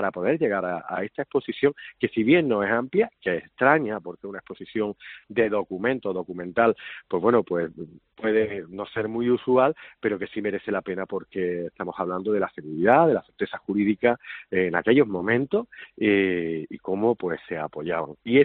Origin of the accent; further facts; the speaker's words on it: Granada, Andalusia, Spain; soy granadino